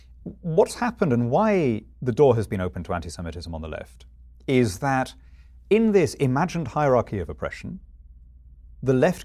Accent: United Kingdom; So I'm British rather than European.

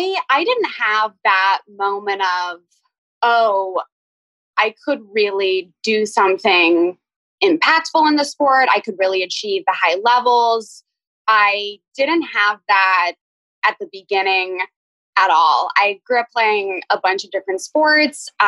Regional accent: Boston, Massachusetts, United States; born there; I was born in Boston, but I apparently hated it and cried because it was cold.

